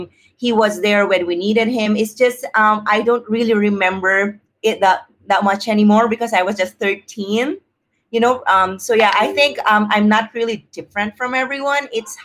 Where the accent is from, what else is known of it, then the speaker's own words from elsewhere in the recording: Philippines; I think growing up in the Philippines, I've realized that people are really into talking to each other about their problems.